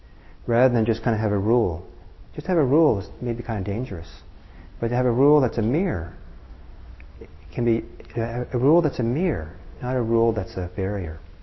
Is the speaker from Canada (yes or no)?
no; Italy; When I was growing up in Italy